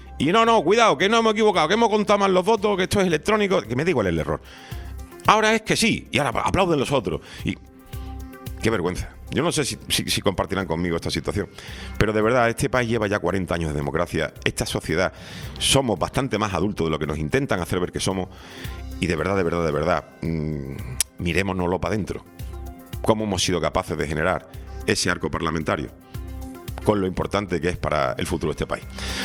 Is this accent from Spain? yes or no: yes; Spain; a mí se me cae la cara de vergüenza como español